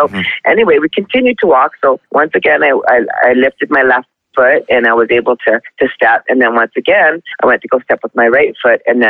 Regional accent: Canada; I'm Canadian. I live in Lethbridge, Alberta.

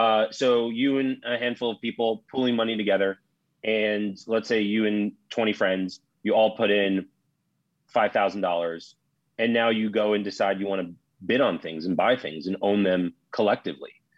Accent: New York, United States; born there; I was born in New York. I'm a Knicks fan.

